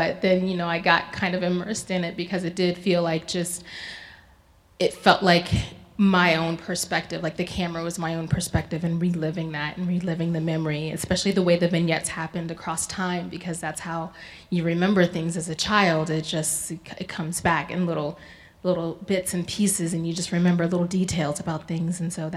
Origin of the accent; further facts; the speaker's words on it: Delaware, United States; I grew up in Delaware, which isn't quite far down south, but my parents are from Texas